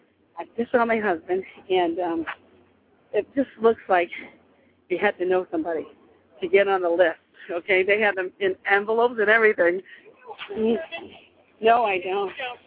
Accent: Stoughton, Massachusetts, United States; No, we're from Stoughton, Massachusetts.

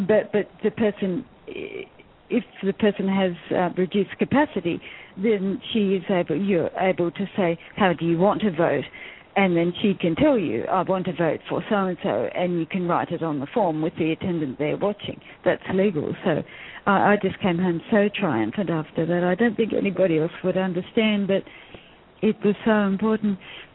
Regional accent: Australia; And we're Australian, so it's illegal to not vote. In Australia, you must vote.

